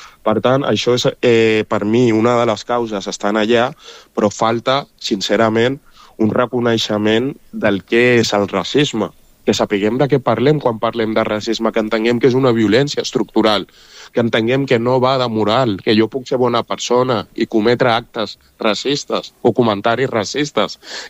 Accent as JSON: {"language": "Catalan", "region": "Catalonia", "country": "Spain", "tie": "born or raised there", "said": "Jo he crescut en aquesta terra des dels 6 anys que vaig a l'escola, a places del meu poble."}